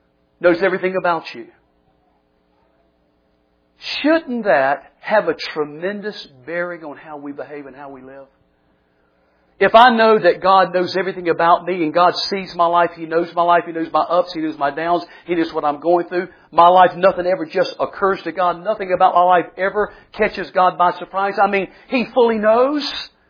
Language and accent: English; Florence, South Carolina, United States; I can remember growing up in Florence, South Carolina, attending the church I went to.